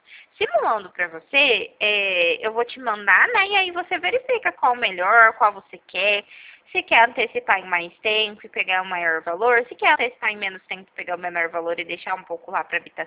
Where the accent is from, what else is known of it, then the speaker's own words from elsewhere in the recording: Uberlândia, Minas Gerais, Brazil; now in Ribeirão Preto, Brazil; hoje eu falo de Ribeirão Preto, mas a minha cidade natal é Uberlândia.